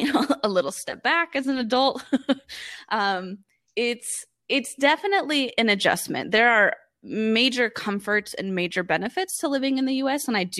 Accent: California, United States; I grew up in California. California is always home for me.

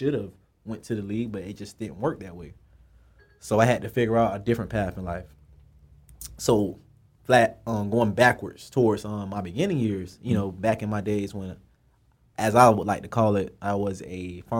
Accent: Pompano Beach, Florida, United States; So basically, I'm from Pompano Beach, Florida. Same place

